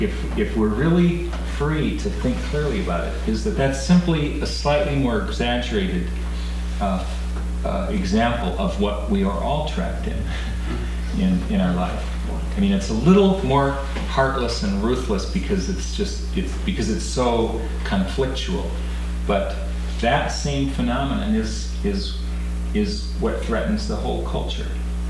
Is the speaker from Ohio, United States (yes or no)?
yes; Ohio, United States; I loved boats as a kid growing up in Ohio when there wasn't any oceans and far from the lakes.